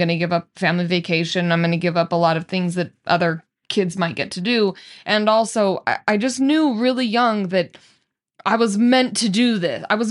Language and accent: English; Orem, Utah, United States; I'm from Orem.